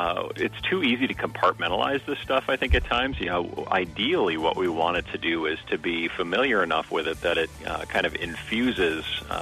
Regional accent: Oostburg, Wisconsin, United States; I was in Oostburg, which is my hometown

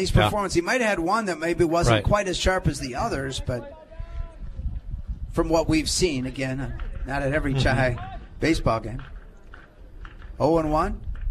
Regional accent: Milwaukee, Wisconsin, United States; Yeah, I'm from Milwaukee, so I just claim whatever I can for the area.

